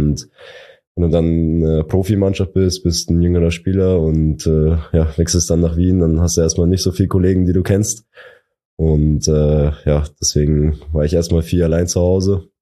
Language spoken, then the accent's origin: German; Straubing, Bavaria, Germany; Nee, direkt aufgewachsen bin ich in Straubing in der Stadt. Ich glaube, mit 10 Jahren sind wir dann in ein Dorf gezogen. Das war so circa 10 bis 15 Minuten von Straubing dann.